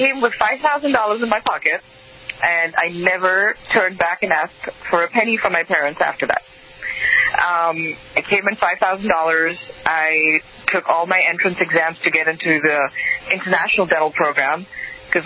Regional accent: India; also born or lived in England; So I was born in England. I lived there till I was 10. My parents wanted to move back to India because they wanted me and my brother to be raised in more of a conservative environment. So we moved back to India.

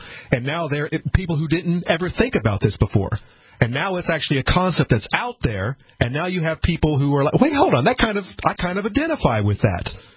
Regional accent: Deep South, United States; I grew up in the Deep South. I have actually experienced racism inflicted upon me, like in a horrific, bad way.

